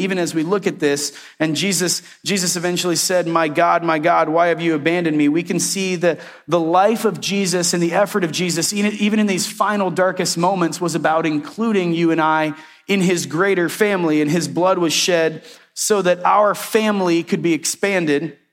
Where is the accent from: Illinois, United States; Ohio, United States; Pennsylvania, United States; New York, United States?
Ohio, United States; Sterling; Oh, I'm from Sterling, Ohio, and that's a 4-way stop sign.